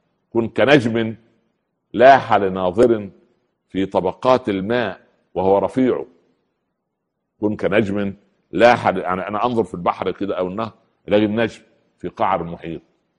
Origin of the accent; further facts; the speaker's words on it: Upper Egypt, Egypt; يعني مثل عمي عندنا في الصعيد يقولوا ايه